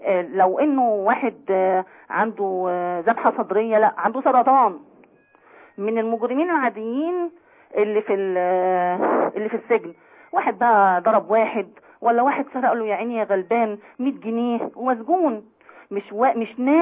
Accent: Egypt; احنا مصريين وعندنا كرامة

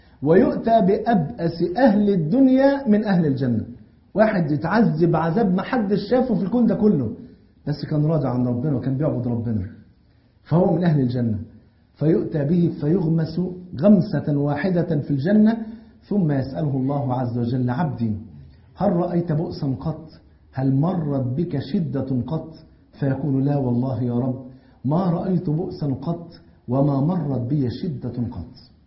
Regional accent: Egypt; الفول عندنا في مصر فرض عين, واخد بالك؟

